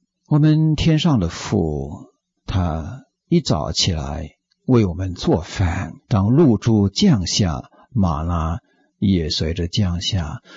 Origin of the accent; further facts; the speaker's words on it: Taiwan; 我们台湾话叫蚵仔汤，非常好吃。